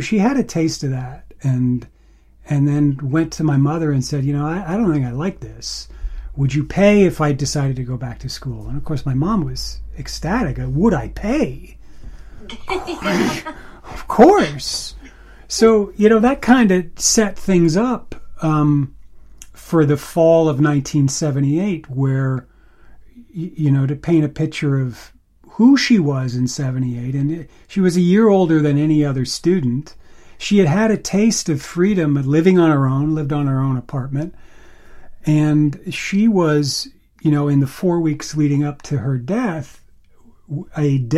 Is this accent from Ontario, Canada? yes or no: no; Montreal, Quebec, Canada; I mean, we grew up in Montreal, which at that time in the late 60s, early 70s, was a very exotic place